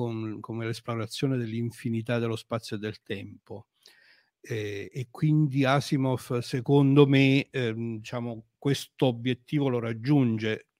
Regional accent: Avellino, Campania, Italy; Sì, allora, io sono di Avellino, sono un avellinese, sì. Lavoro all'Università di Salerno, nel bellissimo campus di Fisciano

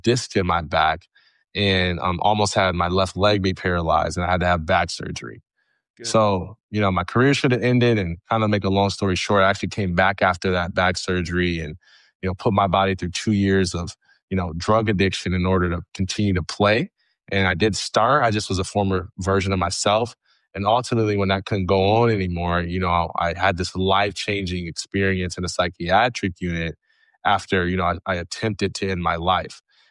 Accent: Jackson, Michigan, United States; I'm originally from Jackson, Michigan.

